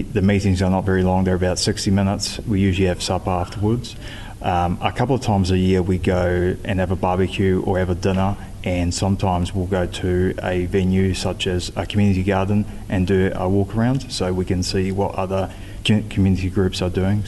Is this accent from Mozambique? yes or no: no; Venice, Veneto, Italy; now in New Zealand; So I was born and raised in Venice